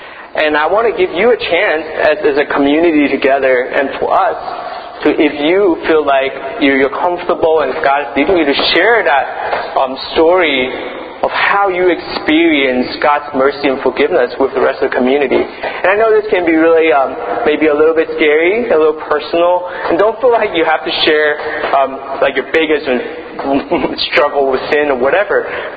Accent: United States; Sorry, I'm from the States, so I don't.

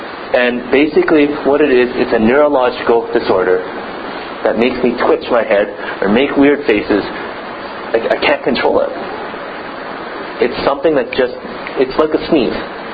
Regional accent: Regina, Saskatchewan, Canada; So my experience of growing up in the Regina Chinese Alliance Church, who what is known as the pioneering church of all the Chinese Alliance churches in Canada, it's got a lot of traditions in there.

